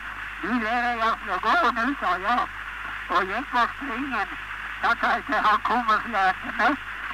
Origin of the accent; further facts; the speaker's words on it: Sweden; Jag är från Sverige